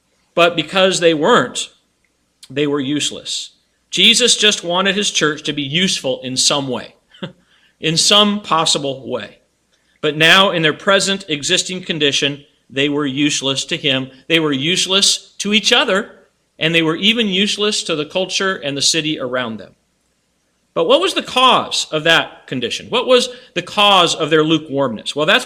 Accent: Colorado, United States; I remember growing up in Colorado, we were familiar with these cold mountain streams.

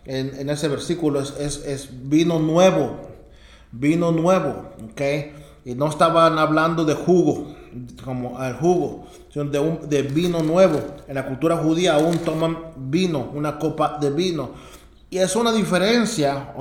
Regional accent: Mexico; yo crecí en México y uno puede ir al mercado en la mañana y ves borrachos

